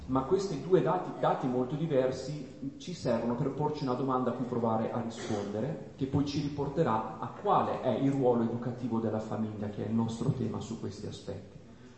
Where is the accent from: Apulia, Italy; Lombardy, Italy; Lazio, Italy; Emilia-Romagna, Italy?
Emilia-Romagna, Italy; Faenza; noi siamo di Faenza, insomma.